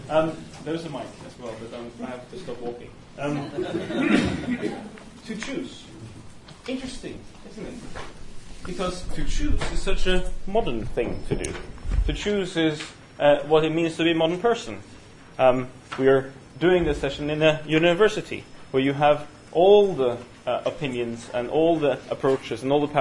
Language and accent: English; Norway; accent: Norwegian; so you don't have to spend the entirety of the next hour and 10 minutes trying to place my Norwegian accent.